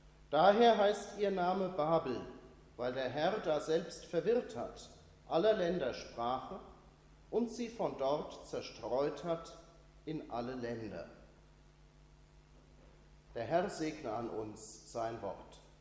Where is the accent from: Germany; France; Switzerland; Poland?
Germany; Frankfurt am Main, Hesse; Aufgewachsen bin ich in der Gegend von Frankfurt am Main.